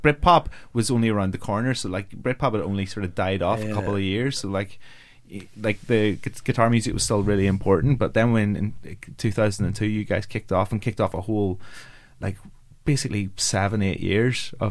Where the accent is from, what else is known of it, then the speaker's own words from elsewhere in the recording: Omagh, Northern Ireland, United Kingdom; I'm an Irish Catholic who lived in Omagh, and I went out in the summertime.